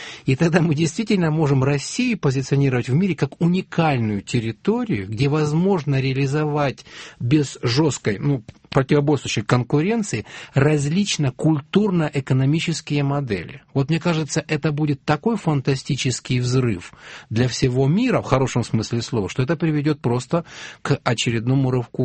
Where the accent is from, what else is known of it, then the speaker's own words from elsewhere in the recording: Ukraine; born there; Я родился на Украине, папа у меня белорус, мама из Смоленска, мама всю жизнь прожила в Петербурге, все родственники здесь